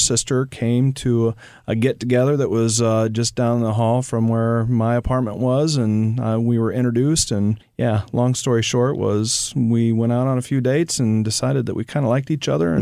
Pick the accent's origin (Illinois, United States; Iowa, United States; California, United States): Iowa, United States; now in Missouri, United States; So that's how I actually came to Missouri. I was from Iowa. That's where I grew up.